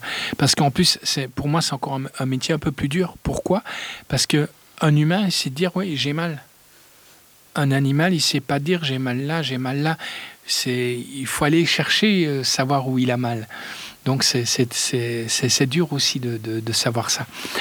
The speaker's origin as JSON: {"language": "French", "town": "Liège", "region": "Wallonia", "country": "Belgium", "tie": "born or raised there", "lives_now": "France", "said": "comme moi, j'étais d'origine liégeoise, je suis liégeois de pure souche, mais maintenant j'habite en France."}